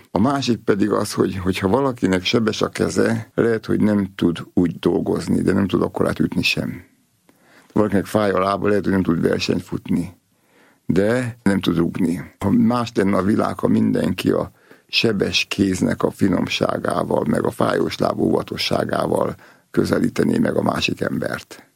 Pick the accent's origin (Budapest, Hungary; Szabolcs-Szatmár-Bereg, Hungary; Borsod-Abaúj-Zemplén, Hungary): Szabolcs-Szatmár-Bereg, Hungary; Nyíregyháza; mi vidéken nőttünk föl, tehát apukám nyíregyházán volt pap, és nagyon boldogak voltunk gyerekkorban.